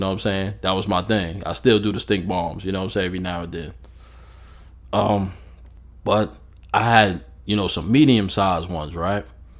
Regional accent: New York, United States; moved away; I grew up in New York. And I moved to the South.

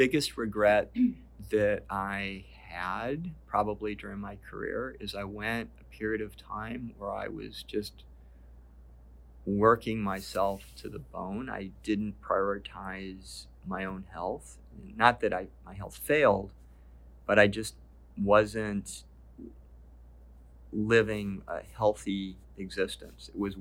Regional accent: Puerto Rico; also born or lived in Cleveland, United States / Florida, United States; And I grew up in Puerto Rico. My mother and father met in Cleveland. They lived in Cleveland until I was about five, moved to Florida for a year, and then we moved to Puerto Rico.

